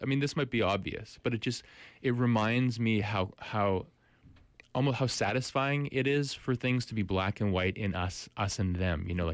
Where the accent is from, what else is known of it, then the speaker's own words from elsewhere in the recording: Canada; perhaps us being Canadian